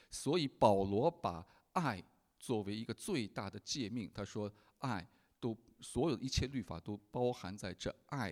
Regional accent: China; 我们在国内长大的人都知道

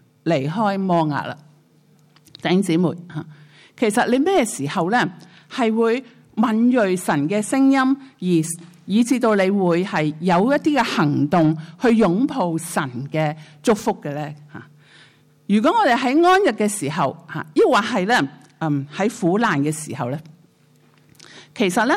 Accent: Hong Kong; now in Japan; 我哋啊离开咗我哋嘅家乡吓、我哋都会成日留意香港嘅新闻啊，我哋第二个家乡留意埋日本嘅新闻啊

